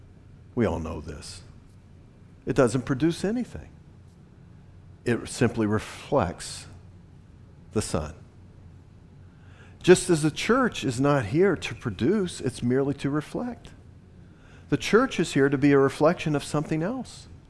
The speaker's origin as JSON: {"language": "English", "region": "Virginia", "country": "United States", "said": "Now, I came from Virginia."}